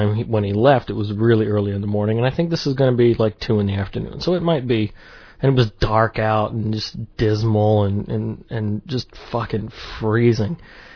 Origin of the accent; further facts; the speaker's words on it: United States; I'm an American. I really like being an American.